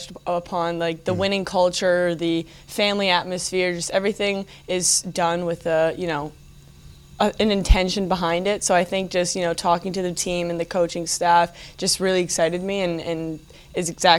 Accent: Canada; now in Burlington, United States; But I'm from Canada, so cold is something I'm used to.

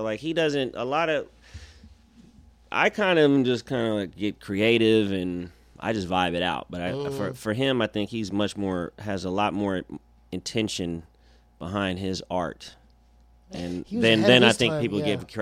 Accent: Oakland, California, United States; because we're from Oakland

